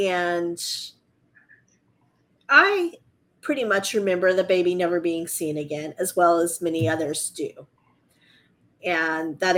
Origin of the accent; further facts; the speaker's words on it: the South, United States; accent: Southern; I remember reading these books growing up in the South. And since we have that thick Southern accent